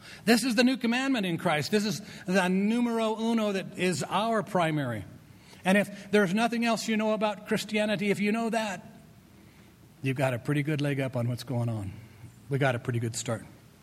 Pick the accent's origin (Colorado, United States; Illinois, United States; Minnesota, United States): Colorado, United States; I'm born and raised in Colorado, and I have searched this state from every corner.